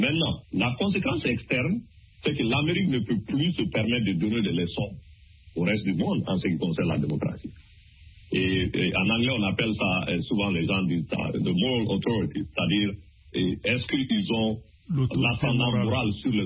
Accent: Mali; Et je prends l'exemple de mon pays d'origine, qui est le Mali.

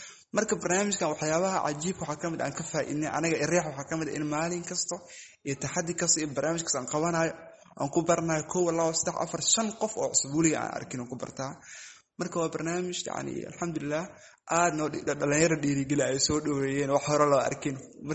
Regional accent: Kenya; asalkay waxaan ka imaaday Kenya ahay, dadka dhalinyarada qaxootiga wax ku soo bartaa ahay.

